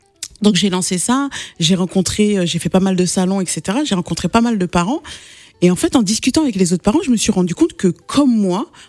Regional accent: France; Moi, je suis pas une maman européenne. Je suis française, oui. Je suis d'origine malienne.

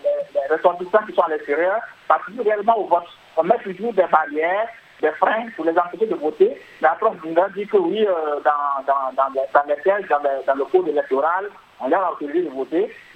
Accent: Burkina Faso; en tout cas, chez nous, au Burkina, on a la chance d'avoir les 4 consulaires biométriques

